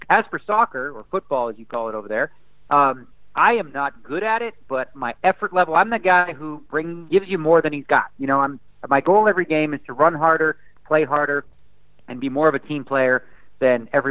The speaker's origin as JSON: {"language": "English", "town": "Toronto", "region": "Ontario", "country": "Canada", "tie": "born or raised there", "lives_now": "United States", "said": "I was born and raised in Toronto"}